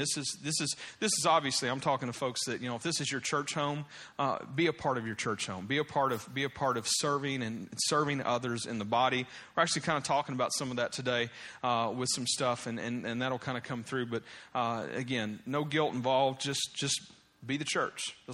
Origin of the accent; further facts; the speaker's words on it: Kentucky, United States; I am a Wildcats fan because I'm from Kentucky, and you don't grow up in Kentucky and not love the blue.